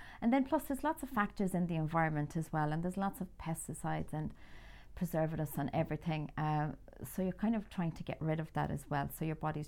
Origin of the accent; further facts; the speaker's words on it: Ireland; I'm Irish, as you can tell from my accent.